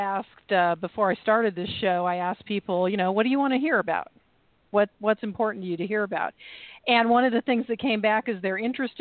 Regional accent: California, United States; born there; I'm a Californian by birth.

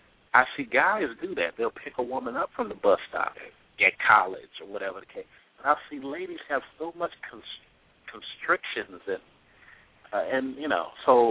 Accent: California, United States; I believe that I come from the West Coast, and in the West Coast, people tend to talk and not put themselves in such a defensive mechanism or as much of a controlling mechanism. We have this saying in California

